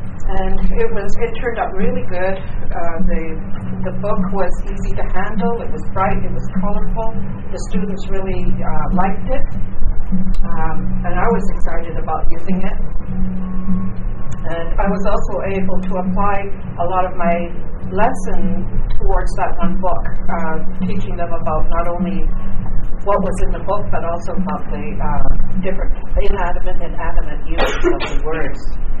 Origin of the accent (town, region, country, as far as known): Kainai, Alberta, Canada